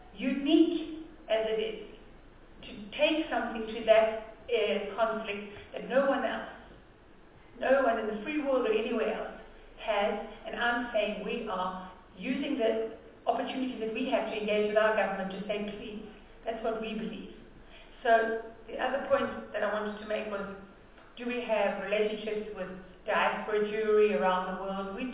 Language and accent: English; South Africa; We are not Israelis, we don't live there, we don't vote there. We are South African Jews who are saying, as South Africans, we have two incredible opportunities in terms of our South African government.